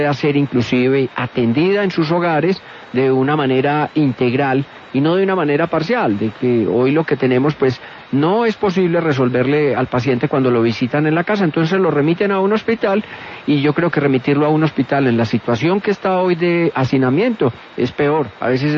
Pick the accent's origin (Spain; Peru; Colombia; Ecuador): Colombia; Medellín, Antioquia; accent: paisa; Paisa de pura cepa.